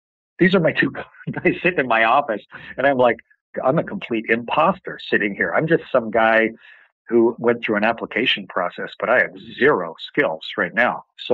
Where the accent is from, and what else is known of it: Canada